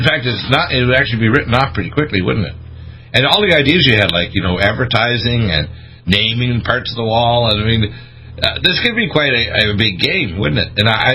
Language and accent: English; Detroit, Michigan, United States; born there; I was born in Detroit. This is hockey country.